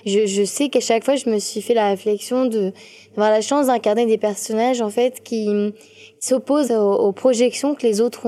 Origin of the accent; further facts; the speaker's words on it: Finland; first language Finnish; French is a second language; C'est ma langue, c'est ma langue maternelle, en fait. Mais vraiment, dans le sens, j'y suis profondément attachée, quoi. Ouais, mais je suis vraiment profondément bilingue.